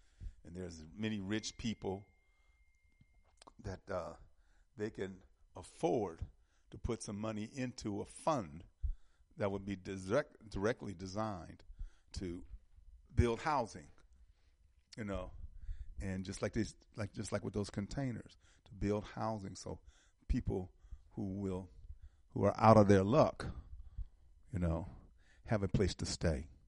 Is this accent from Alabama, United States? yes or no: no; Wisconsin, United States; now in Georgia, United States; You know, I came from Wisconsin. Yeah, I came from Wisconsin.